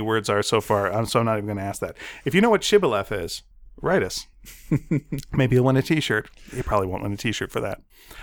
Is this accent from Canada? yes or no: yes; Canada; We are Canadian and we're sorry.